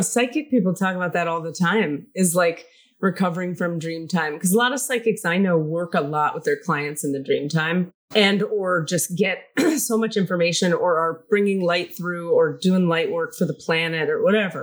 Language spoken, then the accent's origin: English; Miami, Florida, United States; So I'm from Miami. I grew up with the Cubans. I learned to speak Spanish with the Cubans. I'm a Jew from Miami who had Cuban friends that felt like family